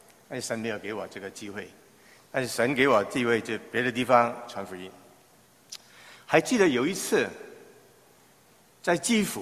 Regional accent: Hong Kong; 我在香港长大。60年代、70年代

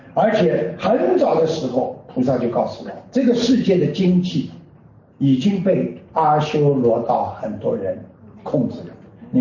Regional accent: China; 我们中国人讲啊，对不对啊？

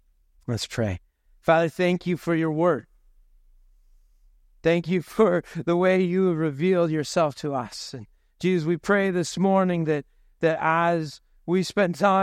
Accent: Washington, United States; Growing up in Eastern Washington, in our backfield, guess what was right next door to our field? Sheep, right?

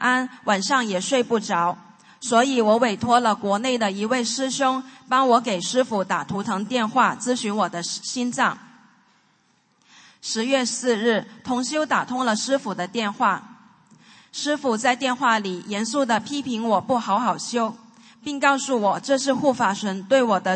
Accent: Guangdong, China; 我的老家在广东，

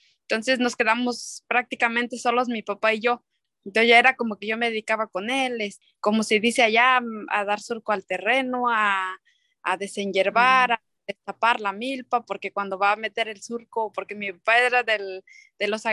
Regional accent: San Miguel Chaltepet, Puebla, Mexico; now in United States; tengo 35 años. Yo soy originaria de México, Puebla, de un pueblo que se llama San Miguel Chaltepet. Estoy en Felsmer, el estado de Florida. Aquí ya llevo 19 años

